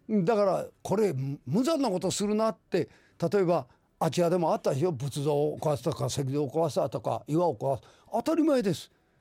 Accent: Osaka, Japan; 私の生まれ育ちここにもいらっしゃるけど、何はのシンボルの大阪城っていうのは

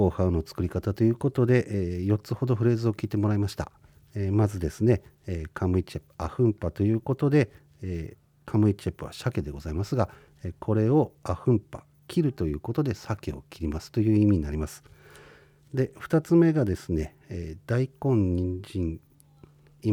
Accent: Shinhidaka, Hokkaido, Japan; 私は新日高町出身の … NPO 法人新日高園協会の事務局を務めておりまして、20何年ぐらいですね、長いことアイヌ語を続けているものでございます。

